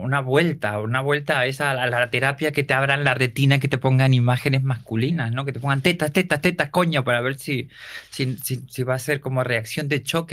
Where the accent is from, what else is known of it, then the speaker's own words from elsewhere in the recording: Rosario, Santa Fe, Argentina; now in Spain; No, pero vengo de Rosario y vendí un ordenador para venir a España.